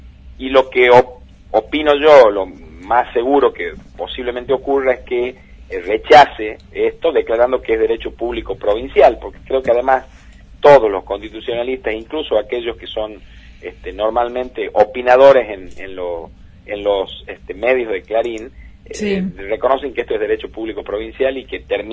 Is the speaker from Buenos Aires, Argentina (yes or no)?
no; Tucumán, Argentina; Los tucumanos hemos vivido desde el 23 de agosto hasta acá, prácticamente un mes